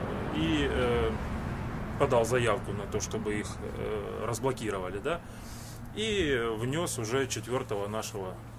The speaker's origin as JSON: {"language": "Russian", "region": "Luhansk Oblast", "country": "Ukraine", "moved": "yes", "lives_now": "Sacramento, United States", "said": "Я приехал из Сакраменто, если глобально посмотреть, то из Украины, из Луганской области."}